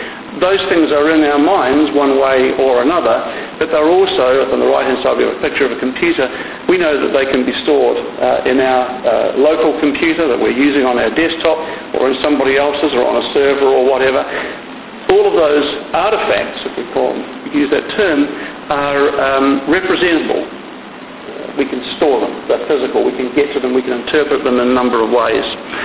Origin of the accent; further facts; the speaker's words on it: New Zealand; accent: New Zealand; I'm not going to apologise for my accent, but I will apologise for the New Zealand English spelling on the slides for those that are upset by that.